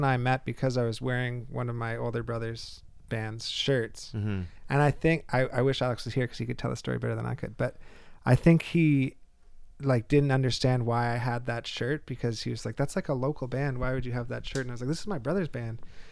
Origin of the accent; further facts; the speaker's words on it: Winchester, Ontario, Canada; We're from Winchester.